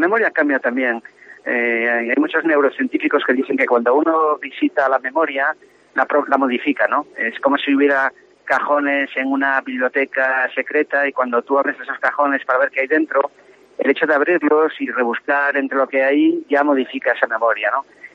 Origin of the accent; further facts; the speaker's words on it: Vigo, Galicia, Spain; also born or lived in Santiago de Compostela; la imagen que yo recordaba de cuando era niño y adolescente, tanto en Vigo, como en Santiago, como en Ocarvallino, donde iba a pasar los veranos con mi abuelo